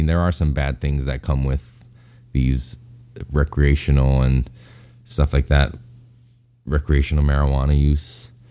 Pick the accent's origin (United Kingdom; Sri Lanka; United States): United States; Hawaii; Those states, I'm from Hawaii, so to me, they're pretty much the same.